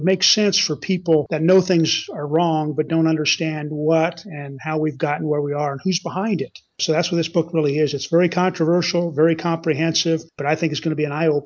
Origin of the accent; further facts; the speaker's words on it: Iowa, United States; As I was raised in Iowa, Walt Disney, of course, had been my idol.